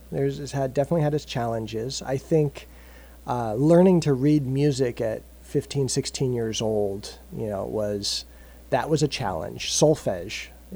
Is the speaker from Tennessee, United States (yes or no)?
no; Denver, Colorado, United States; also born or lived in Oklahoma; No, I was born in Oklahoma and raised in Colorado.